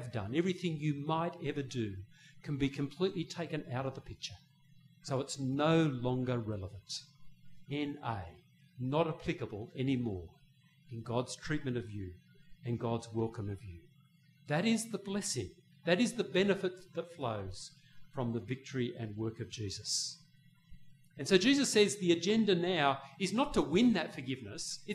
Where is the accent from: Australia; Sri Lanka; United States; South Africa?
Australia; I'm like that as an Australian.